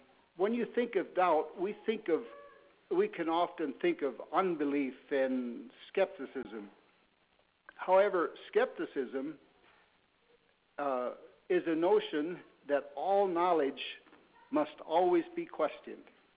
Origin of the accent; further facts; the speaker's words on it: Missouri, United States; I'm actually from Missouri, the Show Me State.